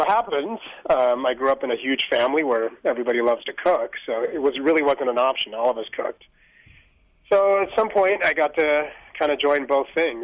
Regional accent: Denver, Colorado, United States; now in Boulder, United States; I grew up here in Colorado, so I grew up in Denver, and now I'm living up in Boulder, and I grew up racing bikes back in the 80s.

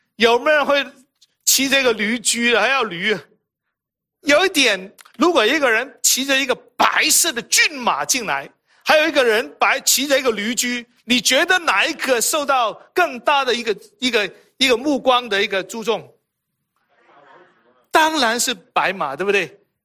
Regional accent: Hong Kong; 我在香港出生长大。

